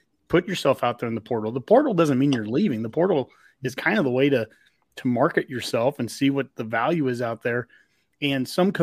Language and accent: English; Columbus, Nebraska, United States; I'm from Columbus, so the casino is opening up there next month